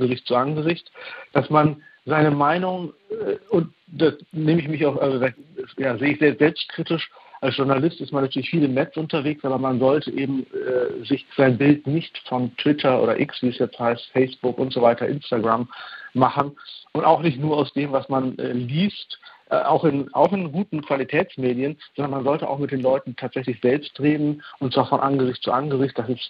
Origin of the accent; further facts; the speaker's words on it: Germany; Ich selber empfinde mich zum Beispiel als Deutscher und das ist mir egal, ob die Leute sagen, die Eltern kommen aus Pakistan.